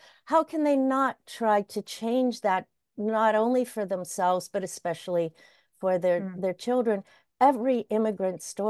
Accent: Pennsylvania, United States; You know, I'm an American kid. I grew up in the Pittsburgh suburbs.

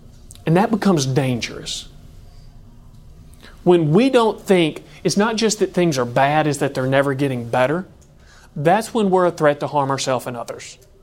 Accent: Kentucky, United States; I'm from Kentucky. We grew up 30 minutes from the nearest McDonald's. When they paved the road in front of our house, my brother was not happy because it meant we didn't live in the country anymore.

